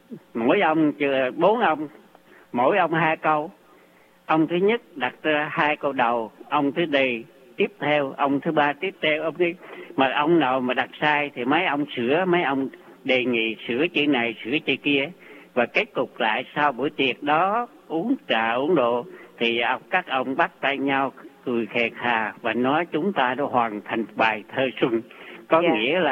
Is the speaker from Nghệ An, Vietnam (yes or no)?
no; Quang Nam, Vietnam; also born or lived in Hue; tôi là dân Quảng Nam ra Huế học